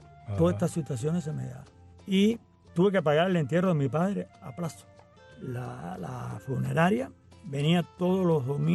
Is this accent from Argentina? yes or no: no; San Antonio de los Baños, Artemisa, Cuba; born there; Nací en San Antonio de los Baños.